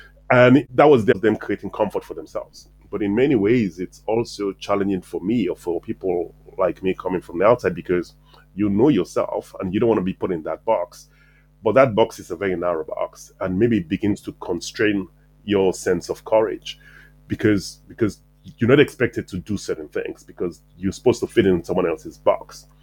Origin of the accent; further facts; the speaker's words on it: Sierra Leone; moved away as an adult; now in United States; I grew up in Sierra Leone. I was born in Sierra Leone, West Africa, and came to the US when I was about 18, 19 to attend college.